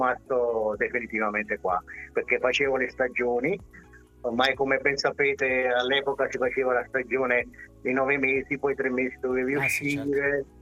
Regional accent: Ischia, Campania, Italy; moved away; Sì, io vengo da Ischia, sono 40 anni che sono qua.

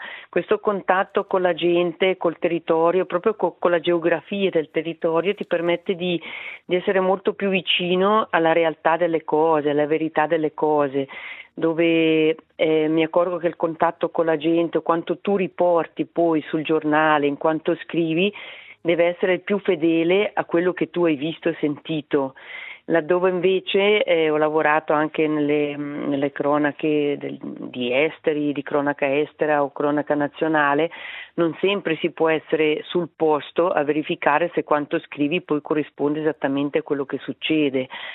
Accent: Bellinzona, Ticino, Switzerland; born there; è sempre piaciuta la montagna, sono nata a Bellinzona, fa più di 30 anni che giro e adesso abito in Valle di Blegno dal 95. Non tornerei in un centro cittadino

